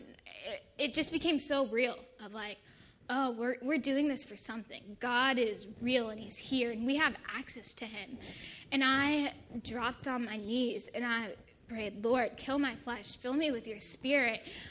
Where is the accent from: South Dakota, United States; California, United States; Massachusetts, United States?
California, United States; Buena Park; And so I've lived in Orange County my whole life. I grew up in Buena Park near Knott's Berry Farm.